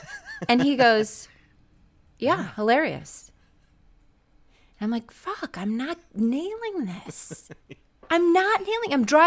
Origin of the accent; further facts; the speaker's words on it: Wisconsin, United States; growing up in Wisconsin was amazing, and I love it there so much.